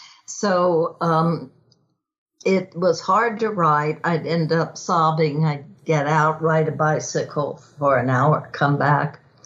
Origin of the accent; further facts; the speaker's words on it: Texas, United States; It was so growing up in Texas, where you are now.